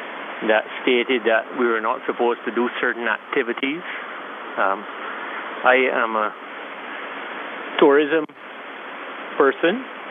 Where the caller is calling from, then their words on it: Christchurch, Canterbury, New Zealand; Christchurch.